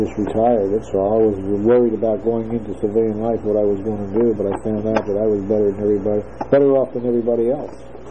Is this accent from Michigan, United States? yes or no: no; Philadelphia, Pennsylvania, United States; I come from Philadelphia in black and white. It didn't bother me at all. It's because of where I live.